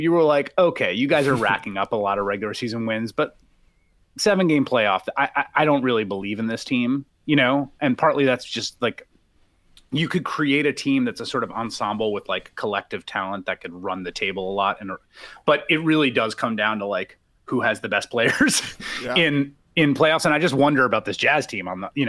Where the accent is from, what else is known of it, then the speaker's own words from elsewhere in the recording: New York, United States; No, I'm from New York, and I've lived in New York my whole life.